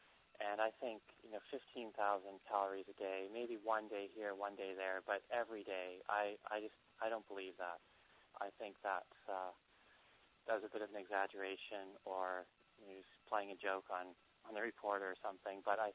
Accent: Vancouver, British Columbia, Canada; And I'm from Vancouver originally, and on the west coast there, the salmon come back to spawn each year

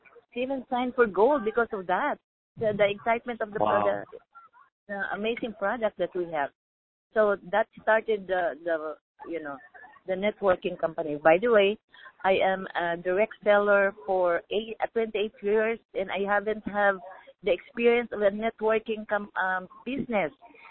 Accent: California, United States; from California.

